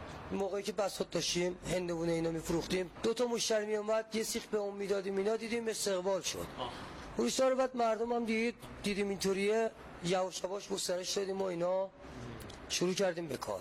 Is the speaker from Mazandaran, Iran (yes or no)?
no; Razan, Hamadan, Iran; ما اصالتاً بچه همدانیم، رزن، طرف رزنیم